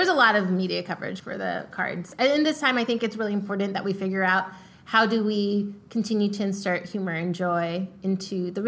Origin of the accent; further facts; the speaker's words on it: California, United States; I said I was from California.